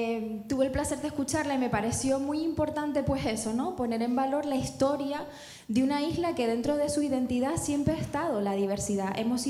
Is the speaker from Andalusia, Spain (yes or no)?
no; Canary Islands, Spain; soy tinerfeña y me siento muy orgullosa de donde soy